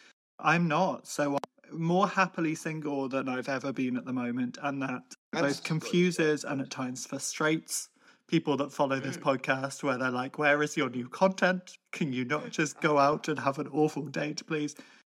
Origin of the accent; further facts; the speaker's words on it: Ireland; That's the kind of the rationing behavior of emotions that we are conditioned to have as Irish people.